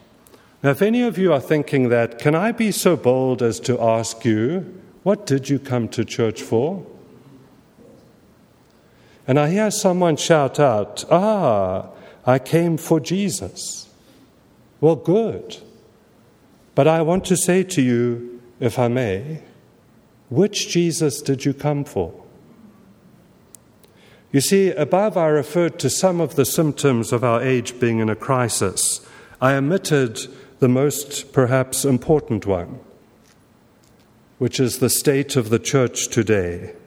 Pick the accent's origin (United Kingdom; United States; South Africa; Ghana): South Africa; Some of you will know that I grew up in South Africa.